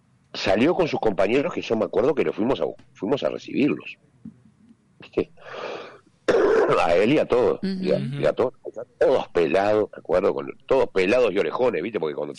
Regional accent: Uruguay; Te preguntan, yo soy de Uruguay.

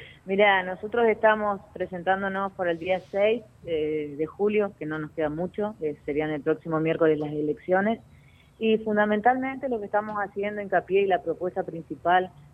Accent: Paraná, Entre Ríos, Argentina; con mucho desarrollo territorial acá en Paraná, así que los dos somos de Paraná

